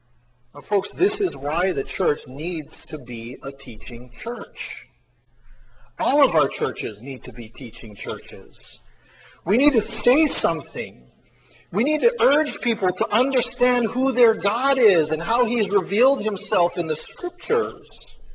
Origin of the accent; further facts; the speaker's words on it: Hawaii, United States; And I came from Kauai. I didn't know anything about slums.